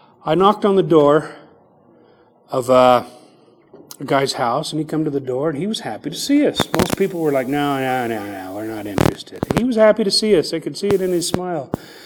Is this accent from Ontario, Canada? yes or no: no; Raymond, Alberta, Canada; I grew up in Raymond, Alberta, Canada. I was raised LDS. When I was little, I was a good little Mormon boy